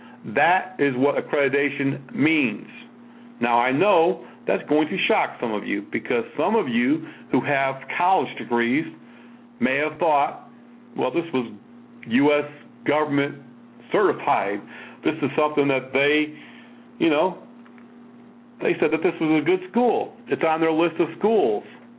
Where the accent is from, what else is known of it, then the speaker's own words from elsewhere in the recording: Connecticut, United States; Well, I grew up in Connecticut. I've been to Yale.